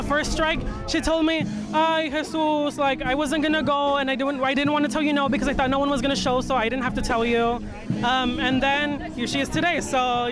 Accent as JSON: {"language": "English", "town": "Badiraguato", "region": "Sinaloa", "country": "Mexico", "lives_now": "Los Angeles, United States", "said": "I'm from Mexico. I'm from a little town called Badiraguato. I'm 16 years old"}